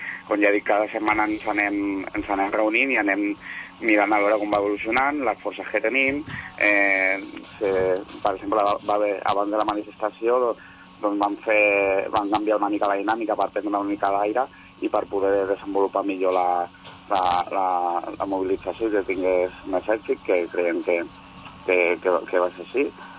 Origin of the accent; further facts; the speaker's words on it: Santa Coloma, Catalonia, Spain; jo soc de Santa Coloma i normalment convoquem al paràmetre de Santa Coloma